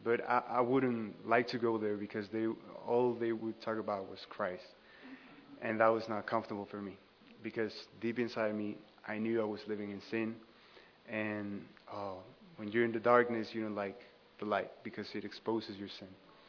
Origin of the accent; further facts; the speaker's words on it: Mexico City, Mexico; You already know. I'm from Mexico City. I was born and raised there.